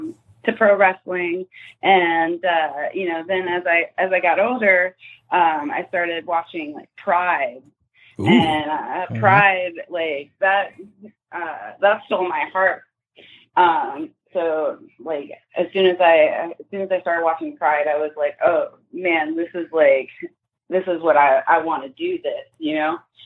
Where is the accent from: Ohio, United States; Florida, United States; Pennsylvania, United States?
Florida, United States; Obviously, you know, being from Florida, like, since I grew up here, you know, born and raised in Florida, like, I'm used to it